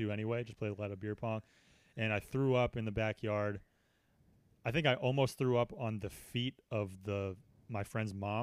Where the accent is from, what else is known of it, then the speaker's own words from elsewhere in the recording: Connecticut, United States; like, that was the excuse everyone made in my hometown for like, and, you know, high school parties.